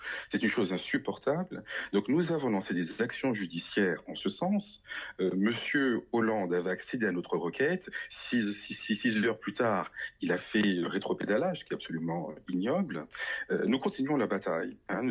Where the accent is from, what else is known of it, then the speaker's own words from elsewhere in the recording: Martinique; je suis Martiniquais, donc d'origine africaine, bien entendu.